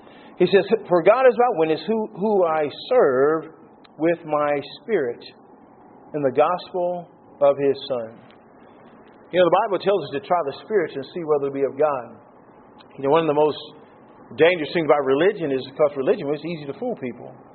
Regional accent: United States; moved away; I had someone call me this week that knows I'm originally from the United States

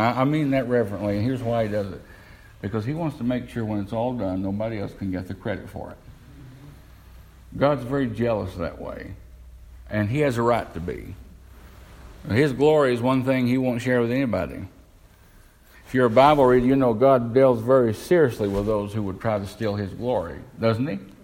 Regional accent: Tennessee, United States; now in Ohio, United States; Listen, I know what hills are. I came from East Tennessee. Hills, there ain't no hills up here.

